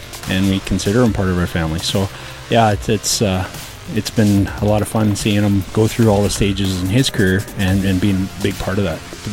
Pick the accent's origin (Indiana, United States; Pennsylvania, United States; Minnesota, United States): Minnesota, United States; Bemidji; born there; because I was born here in Bemidji.